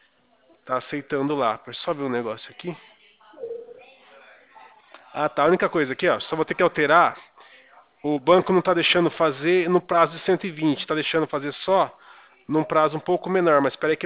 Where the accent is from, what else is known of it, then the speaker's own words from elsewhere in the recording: Porto Ferreira, São Paulo, Brazil; Eu sou do interior de São Paulo, Porto Ferreira.